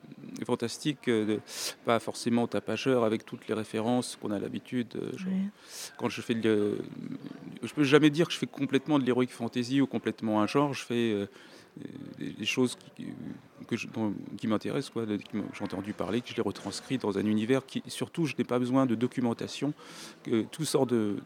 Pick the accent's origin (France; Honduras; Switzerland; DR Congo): France; Paris, Île-de-France